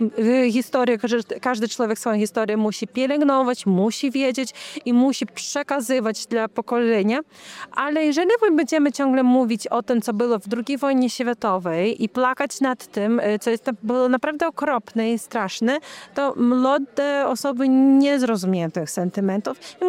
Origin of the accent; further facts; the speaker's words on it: Lithuania; ja jestem Polakiem z Litwy, jest mocniejsza niż ja by się czuł tylko Litwinem albo tylko Polakiem. Ja mam w sercu dwie ojczyzny, które oczywiście bardziej jest to miejsce, gdzie ja się urodziłam